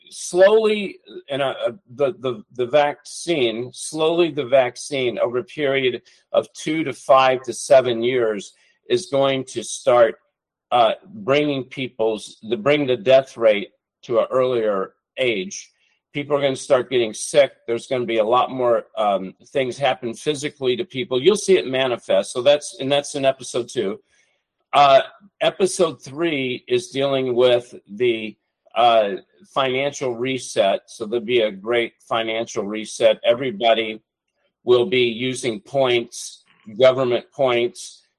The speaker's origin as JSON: {"language": "English", "town": "Hollywood", "region": "California", "country": "United States", "said": "that's a big thing because I'm from Hollywood."}